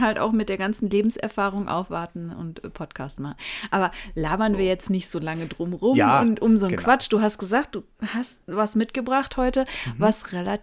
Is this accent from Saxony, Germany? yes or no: no; Münster, North Rhine-Westphalia, Germany; Ich komme ja gebürtig eigentlich aus Münster.